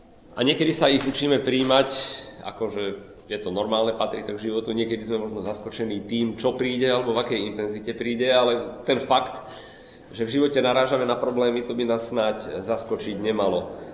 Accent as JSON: {"language": "Slovak", "town": "Bratislava", "region": "Bratislava Region", "country": "Slovakia", "said": "ja už ma tam predstavovali, som z Bratislavy"}